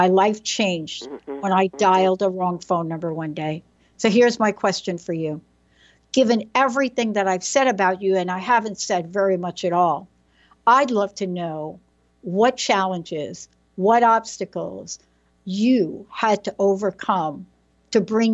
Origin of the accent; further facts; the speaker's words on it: Bronx, New York, United States; I was born in the Bronx. And, District 14, which a young congresswoman is from right now, went to PS 14, went to Christopher Columbus Hi